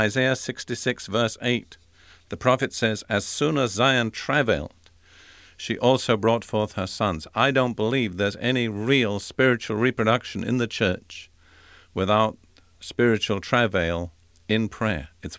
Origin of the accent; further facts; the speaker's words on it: United Kingdom; Now, I'm British